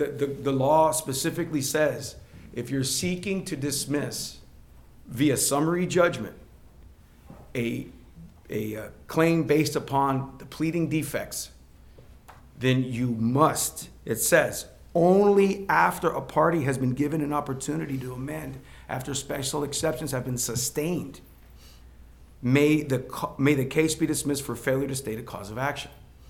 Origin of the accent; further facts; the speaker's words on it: Dunn, Texas, United States; which is my hometown, by the way.